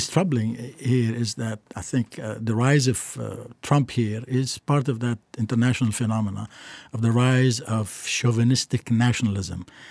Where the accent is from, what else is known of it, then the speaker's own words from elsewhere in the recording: Beirut, Beirut Governorate, Lebanon; And this is the world, as a little child growing up in Beirut, I kind of sensed it.